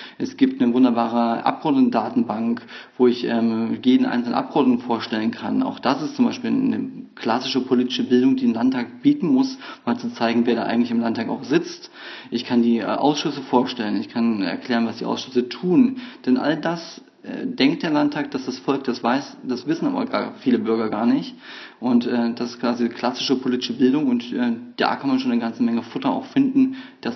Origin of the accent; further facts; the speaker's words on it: Thuringia, Germany; Zum einen bin ich jemand, der in Thüringen groß geworden ist.